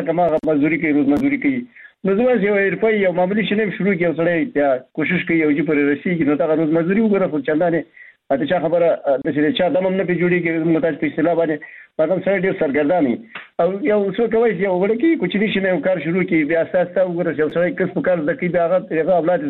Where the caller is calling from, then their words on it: Baghlan, Afghanistan; بغلان مې تماس نیولې